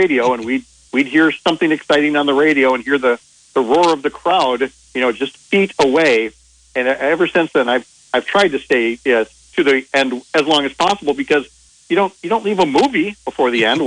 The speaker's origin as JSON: {"language": "English", "town": "St. Paul", "region": "Minnesota", "country": "United States", "tie": "born or raised there", "said": "I recall in my younger days growing up in St. Paul"}